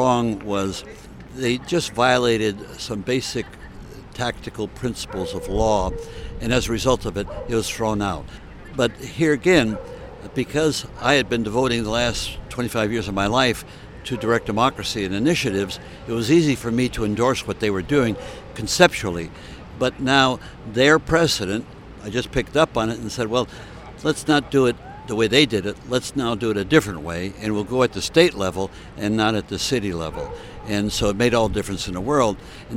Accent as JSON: {"language": "English", "town": "Springfield", "region": "Massachusetts", "country": "United States", "tie": "born or raised there", "said": "I come to Massachusetts as a native son. I was born in Springfield, and I was educated in Springfield and in Worcester"}